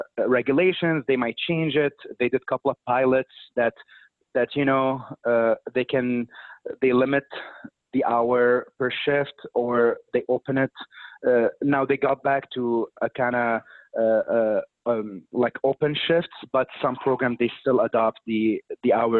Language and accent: English; Damascus, Damascus Governorate, Syria; moved away as an adult; now in Chicago, United States; I'm from Syria, Damascus. I finished my medical school back in Damascus, and I immigrated to the United States here in Chicago.